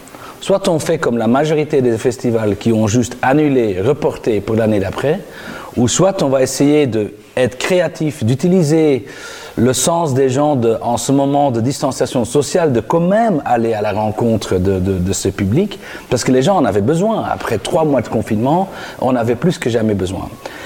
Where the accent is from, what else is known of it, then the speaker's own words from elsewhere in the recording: Antwerp, Flanders, Belgium; now in Brussels, Belgium; Un nouveau arrivé bruxellois. Je viens d'origine d'Anvers et donc j'ai fait mes études de sciences socioculturelles à la VUB entre 95 et 99. Et après, je me suis installé ici avec ma copine à l'époque.